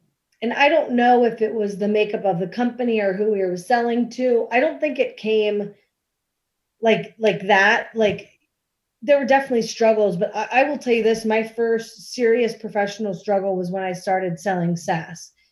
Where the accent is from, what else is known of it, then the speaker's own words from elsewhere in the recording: Cincinnati, Ohio, United States; So I picked my hometown of Cincinnati, Ohio, leveraged my network there